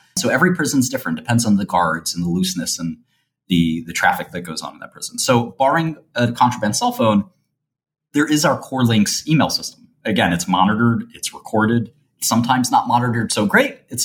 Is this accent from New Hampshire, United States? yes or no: no; Brooklyn, New York, United States; I come from the Albanian community, which is a very rough and tumble place. I come from the sort of streets of Brooklyn and a very sort of modest neighborhood.